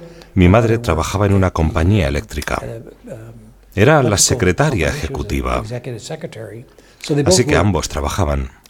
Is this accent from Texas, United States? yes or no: no; Binghamton, New York, United States; Tengo 71 años y llevo 44 años de sacerdote. Nací en Upstate, Nueva York, Binghamton.